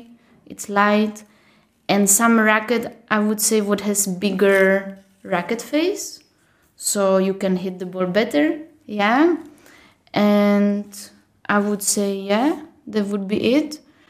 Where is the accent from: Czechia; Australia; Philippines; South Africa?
Czechia; English is a second language; now in United States; So yes, I come from the Czech Republic. I've been playing tennis now for almost 20 years.